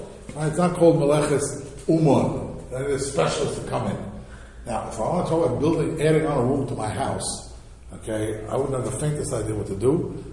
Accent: United States; We, growing up in America, you know, basically chol hamoed has nothing to do with yantar.

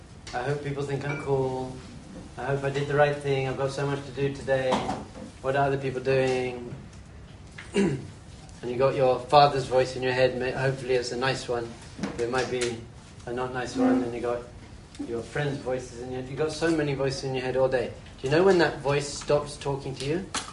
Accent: London, United Kingdom; So I'm from London.

